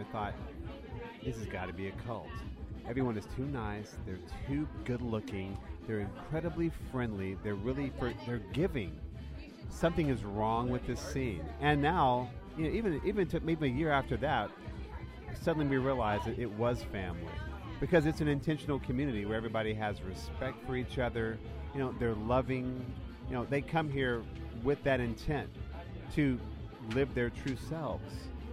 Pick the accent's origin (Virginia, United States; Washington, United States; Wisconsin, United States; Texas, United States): Texas, United States; I'm originally from Texas, and that's hence the name.